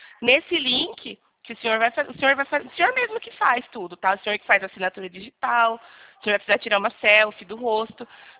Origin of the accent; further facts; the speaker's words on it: Araras, São Paulo, Brazil; Eu sou daqui de Araras